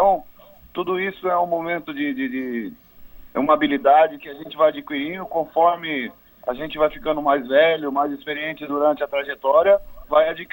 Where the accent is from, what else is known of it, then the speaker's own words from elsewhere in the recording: Londrina, Paraná, Brazil; born there; eu estou na minha cidade natal, que é Londrina, aqui no interior do Paraná.